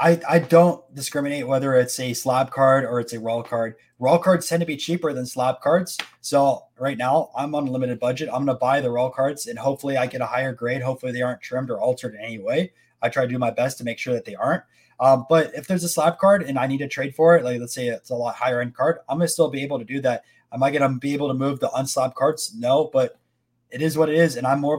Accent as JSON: {"language": "English", "town": "Tampa", "region": "Florida", "country": "United States", "said": "There is some Lightning cards because I'm from Tampa"}